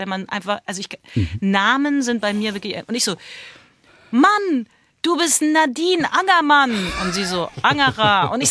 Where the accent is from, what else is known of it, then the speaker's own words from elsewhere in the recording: Munich, Bavaria, Germany; Freilich, ich komme auch aus München.